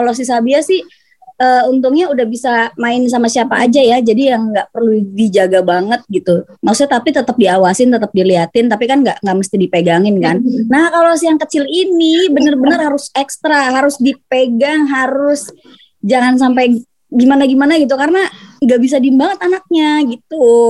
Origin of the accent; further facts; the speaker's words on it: Jakarta, Indonesia; Kebetulan suami aku yang orang Solo. Aku dari Jakarta.